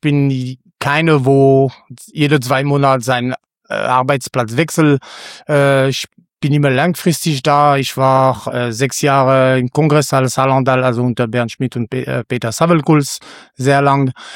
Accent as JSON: {"language": "German", "region": "Bourgogne-Franche-Comté", "country": "France", "moved": "as an adult", "lives_now": "Germany", "said": "Genau, ich komme aus dem Jura, das ist eine wunderschöne Ecke, ungefähr auf 3 Uhr in Frankreich"}